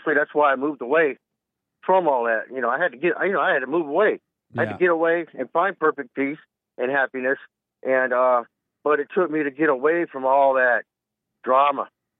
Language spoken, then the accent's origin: English; Mississippi, United States; also born or lived in Alabama; Of course, I was raised in Mississippi and Alabama.